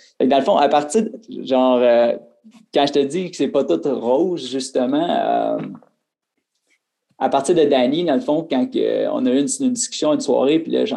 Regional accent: Quebec, Canada; moved away; Je suis parti du Québec, j'avais vraiment pas d'argent.

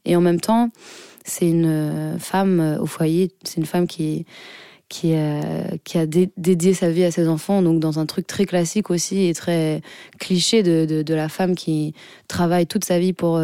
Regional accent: Caluire-et-Cuire, Auvergne-Rhône-Alpes, France; J'ai grandi à Caluire et Cuire, c'est une banlieue un peu riche de Lyon

